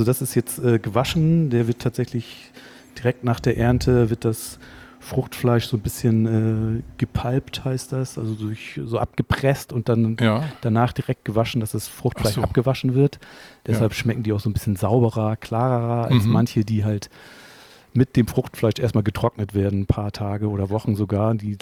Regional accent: Cuxhaven, Lower Saxony, Germany; Also ich komme aus Cuxhaven tatsächlich.

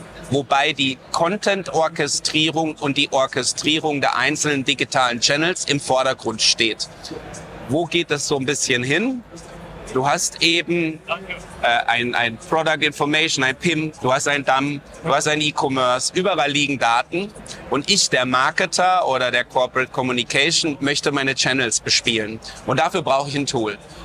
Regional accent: Freiburg im Breisgau, Baden-Württemberg, Germany; gebürtiger Badener, komme aus Freiburg im Breisgau, wohne da schon mein ganzes Leben.

